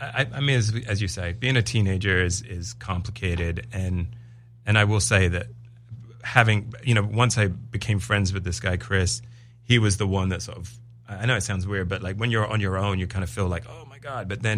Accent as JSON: {"language": "English", "country": "United Kingdom", "said": "I'm English. They're English. He's my uncle."}